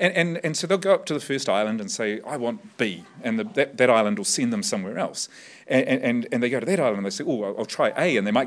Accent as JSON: {"language": "English", "country": "New Zealand", "said": "Okay, so I'm from New Zealand, and I'm a professor at a university there, University of Canterbury"}